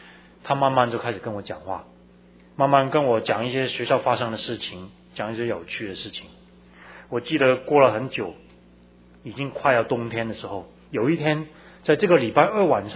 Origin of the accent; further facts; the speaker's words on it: Hong Kong; moved away; 我在香港长大，到台湾读书，到美国读书，也有认同的危机